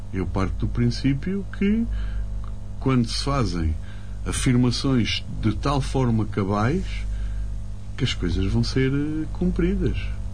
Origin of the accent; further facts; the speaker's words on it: Beja, Alentejo, Portugal; E eu sou de Beja.